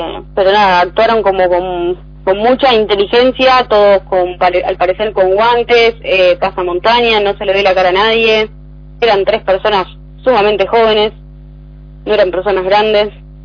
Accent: Cañuelas, Buenos Aires Province, Argentina; Yo soy de Cañuelas

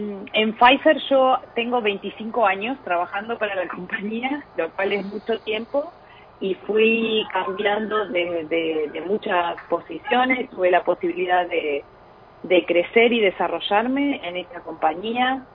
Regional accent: Lobos, Buenos Aires Province, Argentina; No, de Lobos. Soy de Lobos, o sea, sí, me crié en la ciudad de Lobos y, bueno, mis abuelos tenían campo, que ahora lo tiene mi mamá

